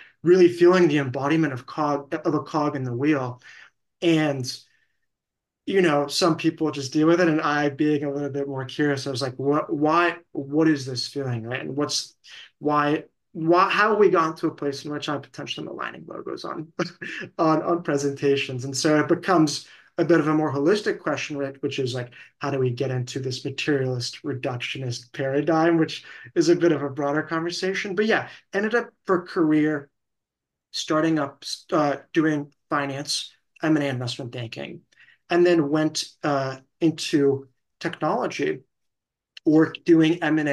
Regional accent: San Diego, California, United States; also born or lived in Israel; I was born in Israel and then ended up growing up in San Diego, California. And I mean, in retrospect, a phenomenal place to grow up.

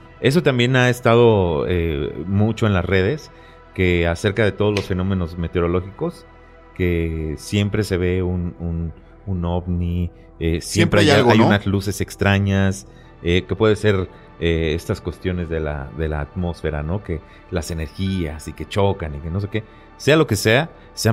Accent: Mexico; Que el mexicano siempre apoya a todos los demás, a todas las culturas, menos a la nuestra

